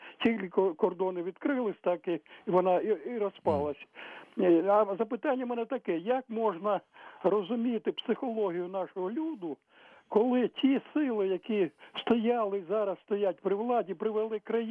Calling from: Kyiv, Ukraine

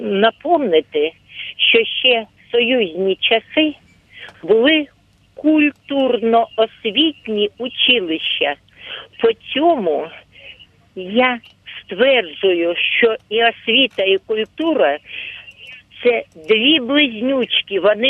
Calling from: Kupiansk, Kharkiv Oblast, Ukraine; Я з Харківської області, Куп'янськ.

